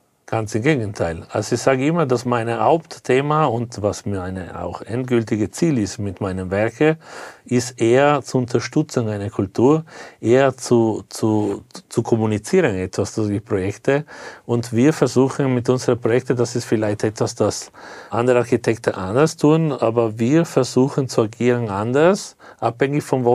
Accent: Trieste, Friuli-Venezia Giulia, Italy; Ja, also grundsätzlich bin ich in Triest aufgewachsen.

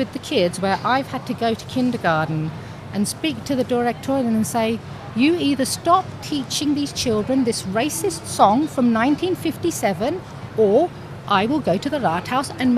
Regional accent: United Kingdom; I didn't want him to know that I'm English.

